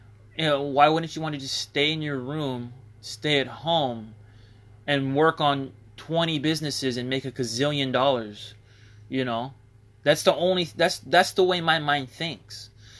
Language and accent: English; United States; I'm not an immigrant of any sense of the word. I am from America